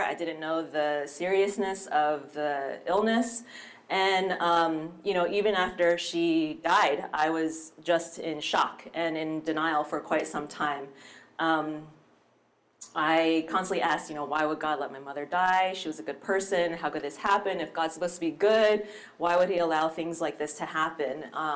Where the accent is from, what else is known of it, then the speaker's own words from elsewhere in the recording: Pennsylvania, United States; I grew up in a traditional Chinese-American home outside of Philadelphia in the States.